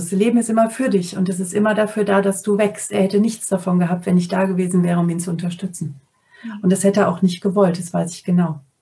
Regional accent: North Rhine-Westphalia, Germany; Also ich bin am Niederrhein aufgewachsen und habe zu dem Zeitpunkt in der Nähe von Moers, Duisburg gewohnt

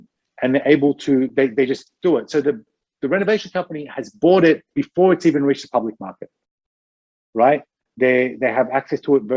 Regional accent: Australia; I'm Australian, right?

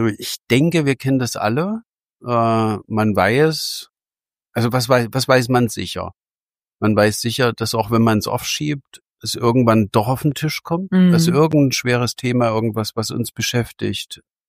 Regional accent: Berlin, Germany; Wir sind Berliner. Die sind die klassischen Berliner, ne?

